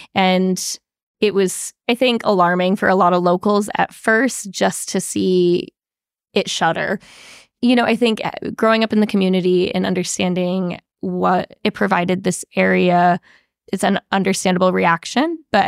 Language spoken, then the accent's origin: English; Pulteney, New York, United States; Growing up in a small town and having a lot of family in the area, it's an interesting experience because everyone knows everyone and is familiar